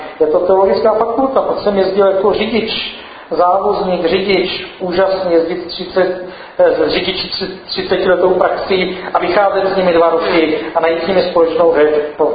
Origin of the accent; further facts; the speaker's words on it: South Moravian Region, Czechia; já jsem naopak na Jižní Moravě, jsem to pojel, jsem z Jižní Moravy.